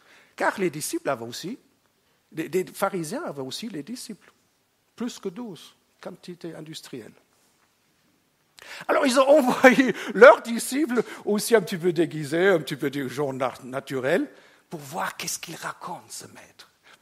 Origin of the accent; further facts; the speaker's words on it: Germany; first language German; French is a second language; Moi, je viens de l'Allemagne, hein, donc j'ai appris quelque chose avec vous.